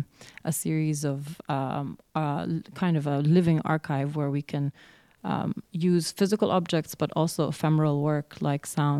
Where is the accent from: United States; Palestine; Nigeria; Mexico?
Palestine; my practice kind of starts with my personal experience growing up in Palestine and kind of growing up being obsessed with objects and collecting things from my backyard and from archaeological sites in Palestine